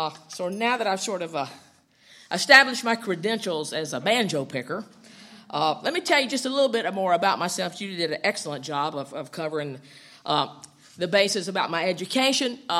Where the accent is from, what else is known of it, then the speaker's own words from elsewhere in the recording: Georgia, United States; Originally, though, I'm from Georgia, and I did not grow up in a musical family